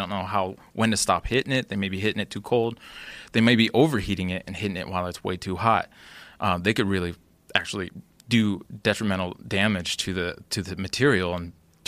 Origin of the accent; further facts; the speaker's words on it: Olympia, Washington, United States; At the time, I was working in a restaurant, actually in my hometown of Olympia.